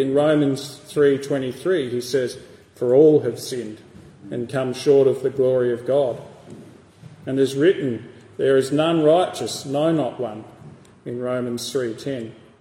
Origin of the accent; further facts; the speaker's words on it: Victor Harbor, South Australia, Australia; born there; now in Tasmania, Australia; I was born in South Australia in a town called Victor Harbour, which is about 2 hours south of Adelaide. So my parents were Christian parents. My mum's family were believers.